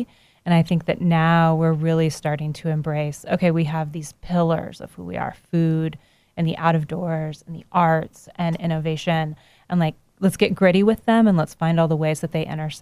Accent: Kansas, United States; also born or lived in Los Angeles; now in Chattanooga, United States; Originally, I'm from Kansas, okay. though I transplanted here from Los Angeles.

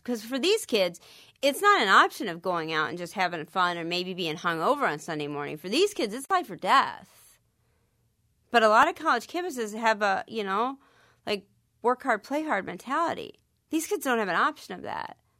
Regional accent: Texas, United States; I'm taking it kind of back to my home state. So this is the 360 about it all, because now I'm really taking it back to where I'm from.

